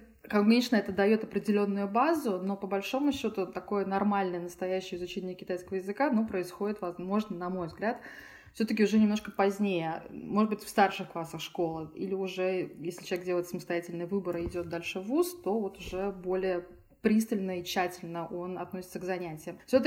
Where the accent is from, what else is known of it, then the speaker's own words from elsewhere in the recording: Saint Petersburg, Russia; Да, я из Петербурга сама